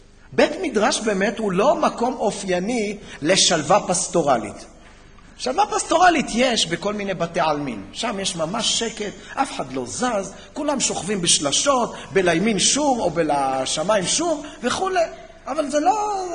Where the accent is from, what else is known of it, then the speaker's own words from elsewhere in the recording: Tel Aviv, Tel Aviv District, Israel; כשאני הייתי ילד גרנו בתל אביב, אני גדלתי בשכונת התקווה, ולמדתי בבית ספר ביד אליהו